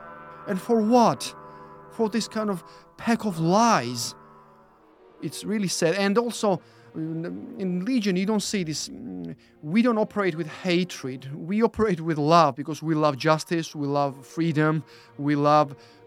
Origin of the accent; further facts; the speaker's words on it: Georgia; English is a second language; now in United Kingdom; been living in the United Kingdom for 13 years now. And as for the war, yeah, being born and then growing up in Georgia, I have witnessed about five wars